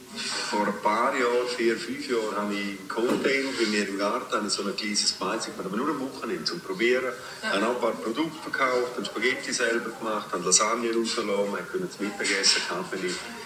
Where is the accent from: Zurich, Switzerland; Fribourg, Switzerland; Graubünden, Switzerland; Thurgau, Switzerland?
Graubünden, Switzerland; Chur; born there; bin 50 geworden dieses Jahr, ja. Und zu Chur geboren und seit 96 in Domleschg geboren.